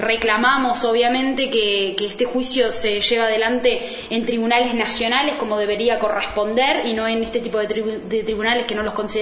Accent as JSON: {"language": "Spanish", "region": "Montevideo", "country": "Uruguay", "said": "Yo soy montevideana, pero estoy casada con un canario"}